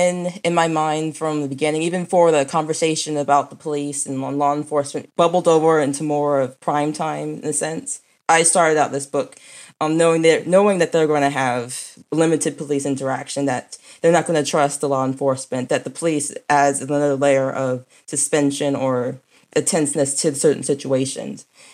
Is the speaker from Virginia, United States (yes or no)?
yes; Virginia, United States; I grew up in Virginia, which is like every part of the state is covered in history.